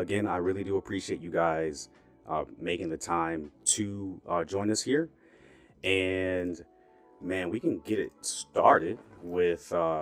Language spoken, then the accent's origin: English; Michigan, United States; So for everybody that doesn't know, I was born and raised in Michigan. So my parents, my dad was a cop for Wayne County and my mom worked for Ford for 30 years.